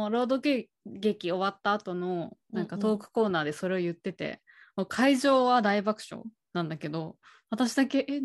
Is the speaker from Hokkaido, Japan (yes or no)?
no; Kunitachi, Tokyo, Japan; 私の地元の東京の国立だとタコ1000300円だったんだけど